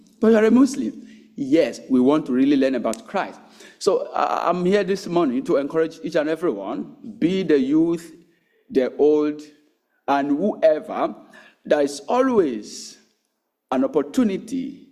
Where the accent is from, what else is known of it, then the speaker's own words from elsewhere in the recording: Nigeria; Originally, I'm from Nigeria.